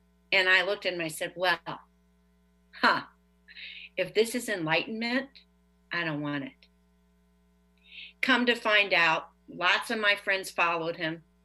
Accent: Leesburg, Virginia, United States; I had been asked by some friends of mine at home. I'm from Leesburg, Virginia

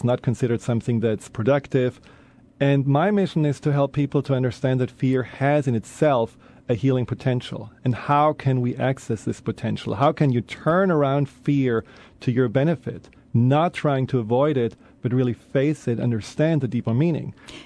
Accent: Baden-Württemberg, Germany; You know, I grew up in the Black Forest, and there is really this magic there in some ways.

